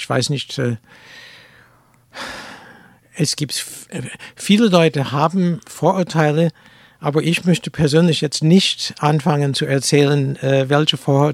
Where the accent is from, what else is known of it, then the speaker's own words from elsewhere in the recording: United States; now in Germany; ich bin jüdisch, aber ich bin auch Amerikaner. Ich bin irgendwie fast deutsch, ich wohne hier seit 40 Jahren.